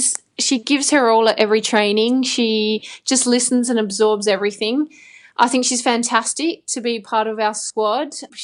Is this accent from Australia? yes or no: yes; Australia; I guess always being an Aussie